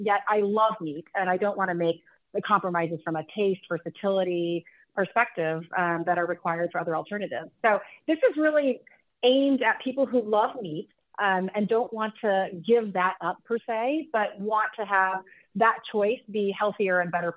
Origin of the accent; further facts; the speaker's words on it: Texas, United States; So I am from Texas, and I love meat